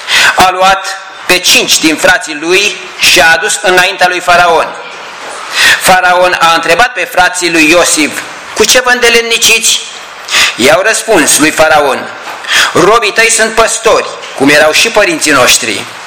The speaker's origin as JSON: {"language": "Romanian", "town": "Albeștii de Muscel", "region": "Argeș", "country": "Romania", "said": "și sunt de la Albești de Muș, cel acolo unde este centrul de educație."}